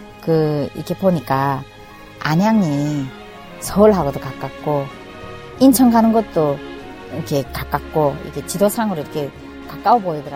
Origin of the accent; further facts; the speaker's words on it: Hamhung, South Hamgyong, North Korea; now in South Korea; 고향은 북한이고요. 함흥냉면 하면 많은 사람들이 알고 있고 또 저희 고향은 함경남도 함흥에서 제가 그 탈북을 해서 대한민국에 입국해서 지금은 그래도 나름대로 제가 그 대한민국에 잘 정착해서 결혼까지 하고